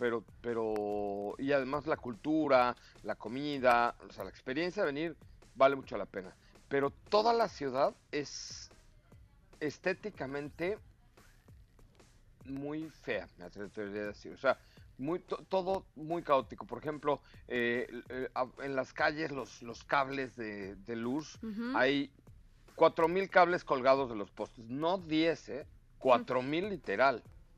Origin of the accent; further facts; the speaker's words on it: Mexico; Perdón, no es que sea yo, ay, si somos mexicanos, sí.